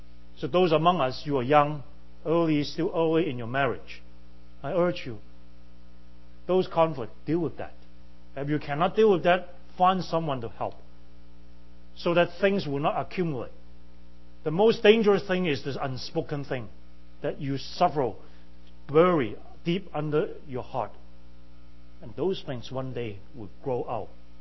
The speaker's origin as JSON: {"language": "English", "country": "Hong Kong", "tie": "born or raised there", "said": "I grew up in Hong Kong. Hong Kong is a very peaceful harbor."}